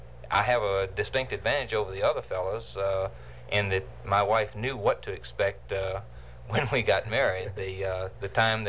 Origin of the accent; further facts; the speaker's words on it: Mobile, Alabama, United States; accent: southern drawl; I was born in Mobile, Alabama, raised in school there, and attended Spring Hill College, and finally graduated from Auburn University, also in Alabama.